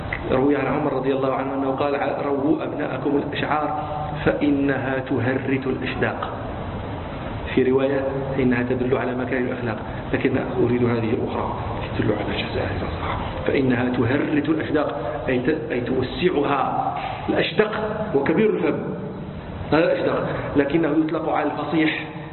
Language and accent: Arabic; Morocco; أنا مغربي، أنتم تفسرون لابن اللبون، أنا ما أعرفه إلا في الشعر، ما أراه في الرباط.